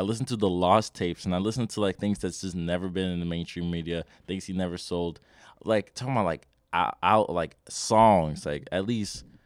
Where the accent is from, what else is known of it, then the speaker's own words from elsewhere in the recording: Queens, New York, United States; Because I'm from Queens.